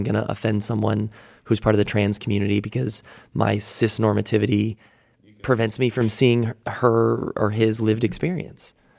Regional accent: Midwest, United States; Yeah, I grew up in the Midwest, so I was in kind of the Bible Belt area, and I grew up in a slightly religious home

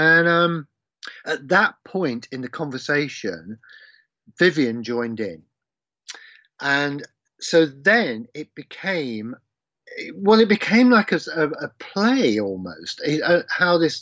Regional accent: Leicester, East Midlands, United Kingdom; in my hometown of Leicester

